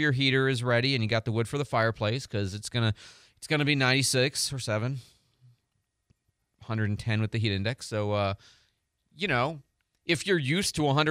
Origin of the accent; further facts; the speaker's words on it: Midwest, United States; I grew up in the Midwest, I grew up where there was snow.